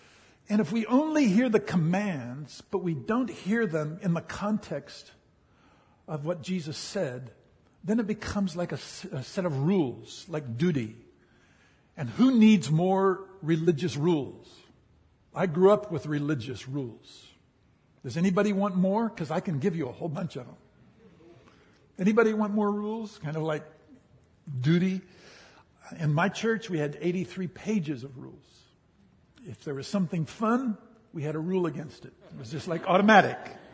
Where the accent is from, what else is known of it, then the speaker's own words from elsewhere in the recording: United States; now in Africa; Though we're Americans from Texas and California, we are called to Africa forever and ever.